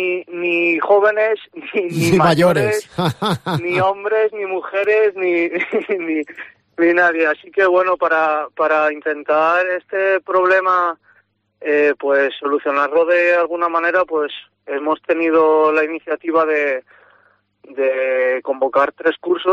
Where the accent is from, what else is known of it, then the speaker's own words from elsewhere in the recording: Villarreal, Valencian Community, Spain; tanto como yo, que soy de Villarreal